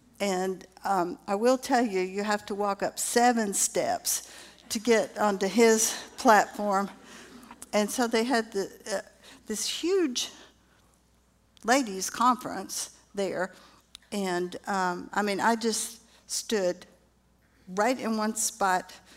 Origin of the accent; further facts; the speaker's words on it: Atlanta, Georgia, United States; born there; I was born in Atlanta. I'm an only child, very, very spoiled by my parents.